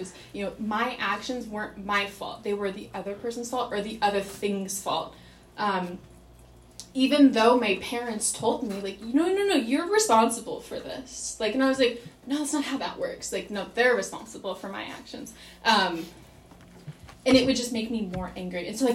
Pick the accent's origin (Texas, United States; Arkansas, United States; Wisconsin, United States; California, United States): Arkansas, United States; So I got sober in Arkansas. I'm from Arkansas. I grew up there.